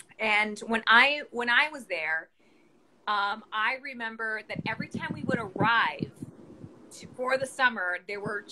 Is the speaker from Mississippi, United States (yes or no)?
no; Texas, United States; Okay, pero like, I'm from Texas, and in the summers, my parents would summer in West Texas near Lubbock